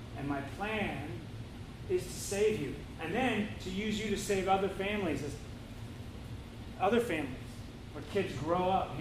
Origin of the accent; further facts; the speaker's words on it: Kirkland, Washington, United States; I grew up in Kirkland, suburb of Seattle, across the lake.